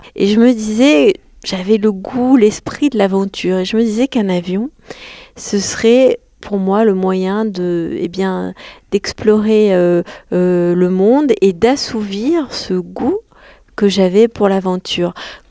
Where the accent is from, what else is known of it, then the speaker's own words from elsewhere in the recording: Noirétable, Auvergne-Rhône-Alpes, France; Oui, j'ai grandi à Noirétable, à 30 km de Roanne.